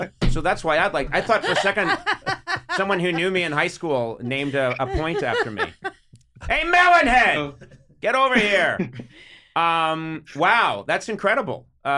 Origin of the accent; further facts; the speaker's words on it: Ireland; And that may come from being so Irish. I do think it is something that we do. Not all Irish people.